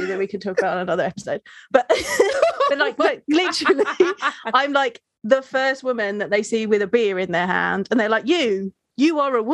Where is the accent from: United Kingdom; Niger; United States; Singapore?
United Kingdom; And so being a Brit, that meant that I was doing a lot of working out of the US.